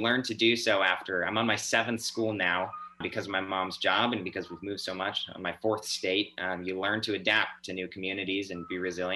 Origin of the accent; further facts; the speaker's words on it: Oregon, United States; born there; also born or lived in Utah / Nevada; now in Molokai, United States; It's different from the mainland I came from. I was born in Oregon, then I moved to Utah and then Nevada, and then I came to Molokai with my mom, where my grandparents have been for 12 plus years.